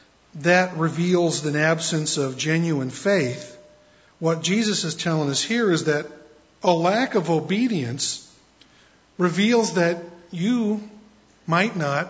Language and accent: English; United States; I mean, I'm an American.